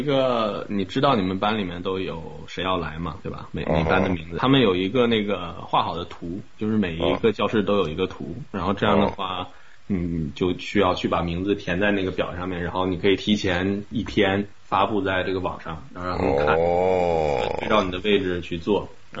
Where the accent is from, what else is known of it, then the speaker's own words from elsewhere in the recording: Beijing, China; 我是北京人，我要回家怎么办？